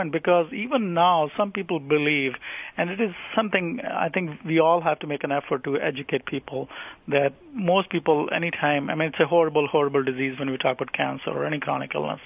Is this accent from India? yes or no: yes; India; now in United States; I come originally from India, and I moved to U.S. I did my research here